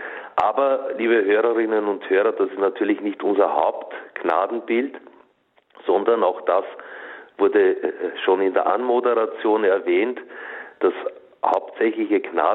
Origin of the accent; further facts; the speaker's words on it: Lower Austria, Austria; now in Germany; ich stamme nicht aus dieser Gegend hier. Ich bin ein gebürtiger Österreicher. Ich stamme aus Niederösterreich. 70 Kilometer nördlich von Wien ist meine Heimat. Bin auch in der Nähe eines Marienwallfahrtsortes aufgewachsen, Maria Dreieichen, im östlichen Waldviertel liegt das.